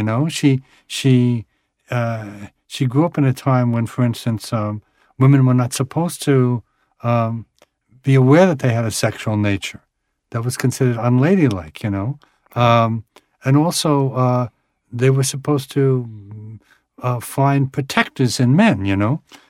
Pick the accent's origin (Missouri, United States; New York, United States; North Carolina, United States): New York, United States; Williamsburg; I grew up in Williamsburg, which was then a largely Jewish neighborhood